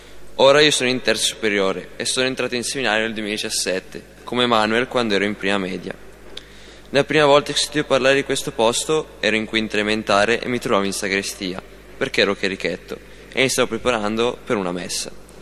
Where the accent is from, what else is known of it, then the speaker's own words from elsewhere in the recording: Stezzano, Lombardy, Italy; ho 17 anni e vengo da Stezzano.